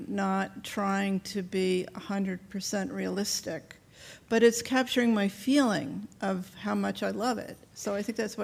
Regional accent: Pennsylvania, United States; I lived in Philadelphia. I grew up in the Main Line. I went to Penn, and I lived in Philadelphia after. But I really haven't lived here in many, many years.

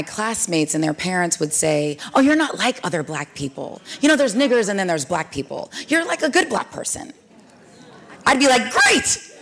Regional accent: Omaha, Nebraska, United States; now in Pleasanton, United States; I grew up originally, I'm from Omaha, Nebraska, and my parents got transferred to the Bay Area to a town called Pleasanton.

